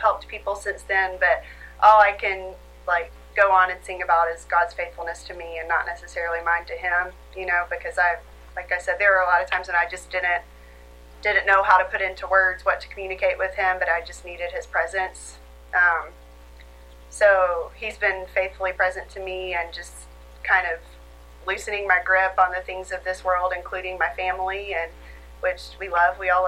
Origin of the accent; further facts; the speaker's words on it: Alabama, United States; now in Fort Worth, United States; I'm from Alabama. I just graduated from Harding last May, and I moved here to Fort Worth in August to start graduate school at TCU.